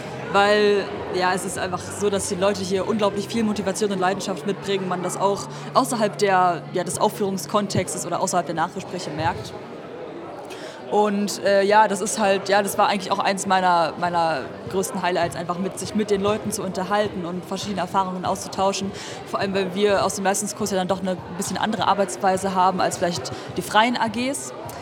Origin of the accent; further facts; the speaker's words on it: Berlin, Germany; ich bin auch aus Berlin.